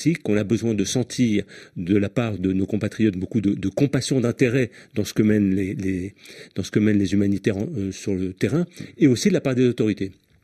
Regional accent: France; si on reste chez nous en France

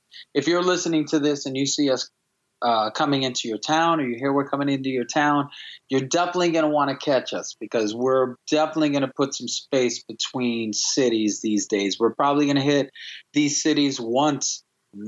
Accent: Florida, United States; I'm from South Florida

